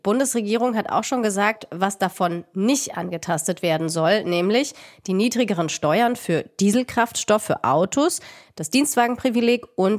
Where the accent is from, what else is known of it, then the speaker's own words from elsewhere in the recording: Munich, Bavaria, Germany; Also ich komme aus München und dann wäre ja mein Haus, in dem ich aufgewachsen bin, weg